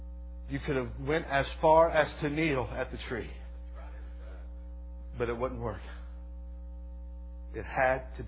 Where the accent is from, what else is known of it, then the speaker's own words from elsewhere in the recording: Ohio, United States; And he had a little pharmacy where I grew up in Ohio.